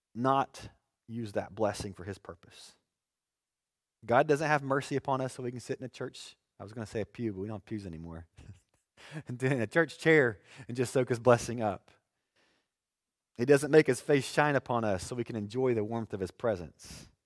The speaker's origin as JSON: {"language": "English", "country": "United States", "said": "I'm an American, and I think there should be borders."}